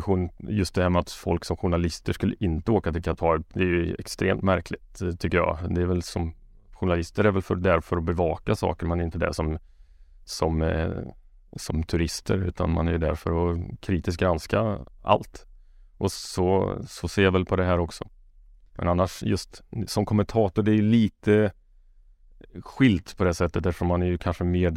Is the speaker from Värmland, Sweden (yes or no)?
yes; Karlstad, Värmland, Sweden; Jag är från Karlstad